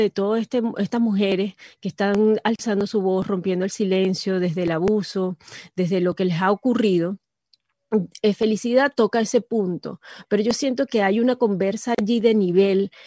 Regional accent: Venezuela; nosotros como venezolanos

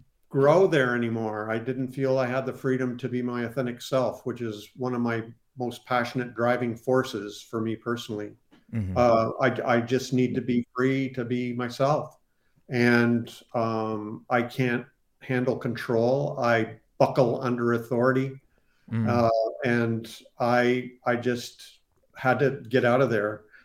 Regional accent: Canada; I'm from Canada.

